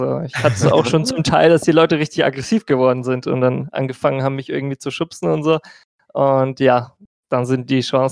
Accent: Hallstadt, Bavaria, Germany; now in Nuremberg, Germany; Ich komme aus Hallstatt und mittlerweile studiere und wohne ich in Nürnberg, aber ich bin trotzdem noch fast jedes Wochenende daheim hier in Bamberg

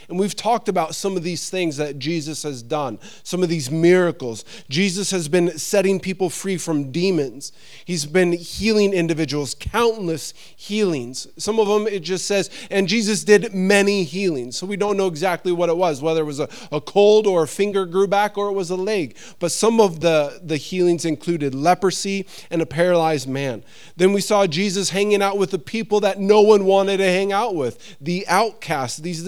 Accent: Missoula, Montana, United States; I'm full-on American. When I went to Bible college from my hometown in Missoula, Montana, to this small podunk town called Ellendale, North Dakota

